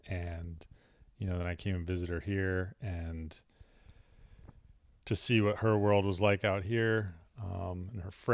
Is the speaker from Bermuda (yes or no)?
yes; Bermuda; born or raised there; moved away; also born or lived in Colorado, United States